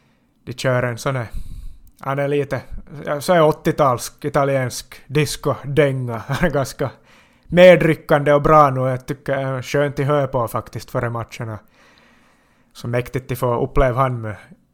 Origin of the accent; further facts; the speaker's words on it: Finland; vi är nog finnar